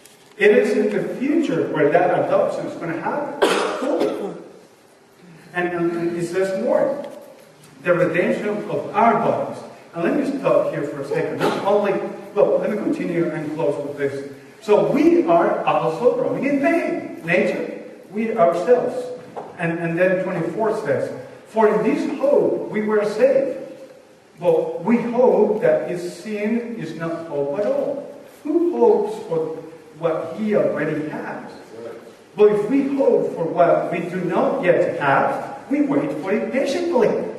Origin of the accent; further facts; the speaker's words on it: Venezuela; I received an email from my home country of a boy, a family that we loved very much, whose son works in the conference of Venezuela in a little town.